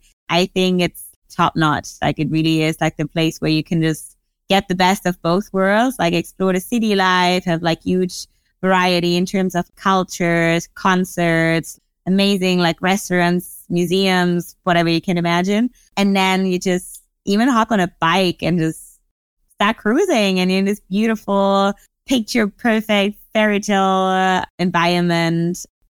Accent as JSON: {"language": "English", "country": "Germany", "tie": "born or raised there", "said": "born and raised in Germany"}